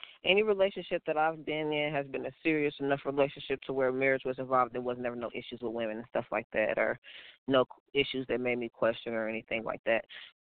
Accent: Georgia, United States; also born or lived in Cincinnati; now in Orlando, United States; I was raised in Georgia. I lived in Ohio, Cincinnati, for a few years, for about 8 years. And I just recently moved to Orlando, Florida.

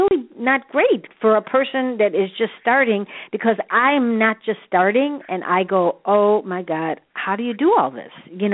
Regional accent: Chicago, Illinois, United States; Chicago is my hometown

